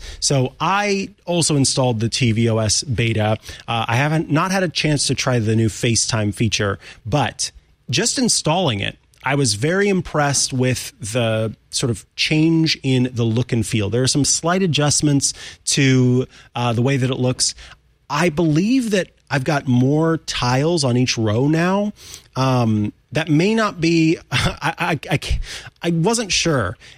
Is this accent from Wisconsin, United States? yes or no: no; Missouri, United States; moved away as an adult; now in California, United States; So I moved to California from my home state of Missouri back in 2019 and moved by myself out here. So all of my family, all the people that I have known are all back in my home state.